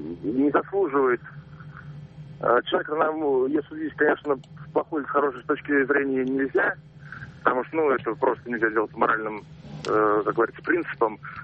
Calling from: Penza, Penza Oblast, Russia; Я звоню из Пензы.

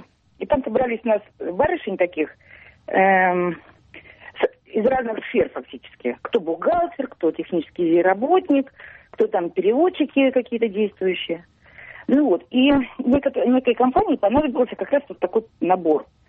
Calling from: Saint Petersburg, Russia; я из Петербурга звоню.

